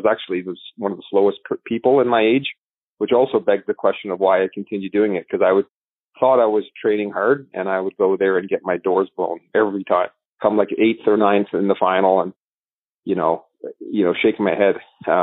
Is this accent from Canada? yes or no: yes; Oakville, Ontario, Canada; I grew up in Oakville, Ontario, and played soccer and football and basketball and all that sort of stuff.